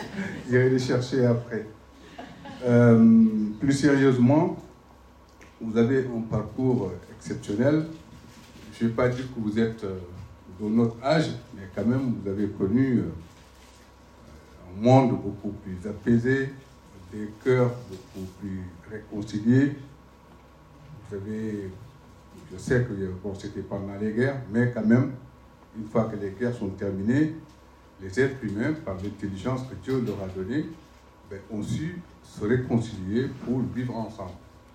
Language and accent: French; Senegal; Alors, moi, je suis sénégalais